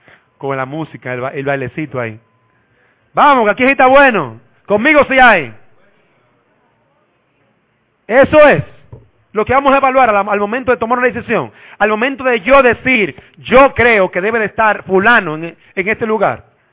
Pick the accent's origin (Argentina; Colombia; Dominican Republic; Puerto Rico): Dominican Republic; Todos debemos someternos a ella si somos dominicanos.